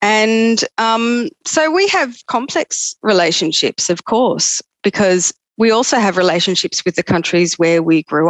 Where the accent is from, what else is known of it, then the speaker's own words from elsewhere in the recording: Sydney, New South Wales, Australia; born there; But I was born here in Sydney